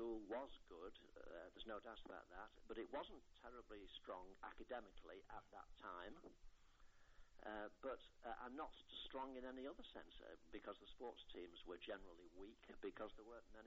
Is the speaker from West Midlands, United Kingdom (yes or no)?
no; Ormskirk, North West England, United Kingdom; Yes, I was brought up in Ormskirk. I was one of three brothers, and we all lived very close to the cricket club in Ormskirk